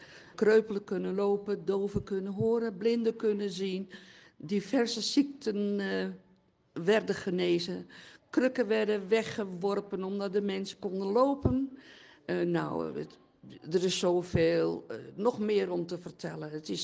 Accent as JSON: {"language": "Dutch", "town": "Amsterdam", "region": "North Holland", "country": "Netherlands", "tie": "born there", "lives_now": "Rijssen, Netherlands", "said": "Ik woon in Rijssen, maar ik ben een geboren Amsterdammer."}